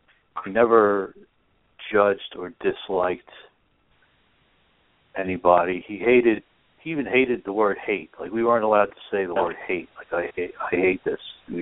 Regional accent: Ridgefield Park, New Jersey, United States; also born or lived in North Bergen; I was born in Jersey City. My parents had an apartment in North Bergen, which is just a few miles north of Jersey City. And then when I was about 3, they bought their first house in Richfield Park

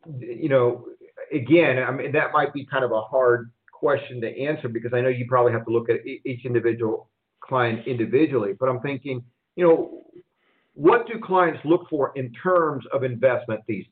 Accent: Houston, Texas, United States; now in Phoenix, United States; I remember I grew up in Houston, and I now live in the Phoenix area.

